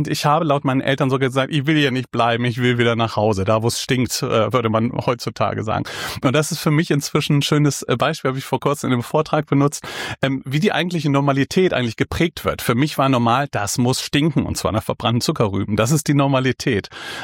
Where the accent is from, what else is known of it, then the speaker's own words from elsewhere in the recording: Meckenheim, North Rhine-Westphalia, Germany; ich bin nicht direkt in Bonn aufgewachsen, sondern in einem kleinen Kaff daneben, Meckenheim heißt